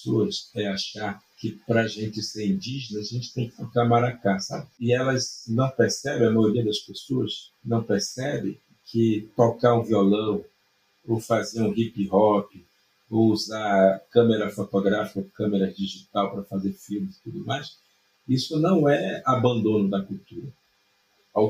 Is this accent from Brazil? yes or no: yes; Brazil; somos o único país desses que foram colonizados por Portugal que não fala com sotaque português, né? Nós falamos com um sotaque totalmente original